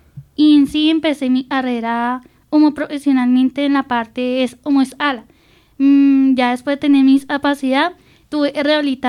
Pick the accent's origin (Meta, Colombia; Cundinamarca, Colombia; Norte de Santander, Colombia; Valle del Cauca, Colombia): Meta, Colombia; Villavicencio; also born or lived in Bogotá; Y yo vivía... Nací en Bogotá, pero me fui a los 2 años a radicarme en Villavicencio con mis personas mencionadas.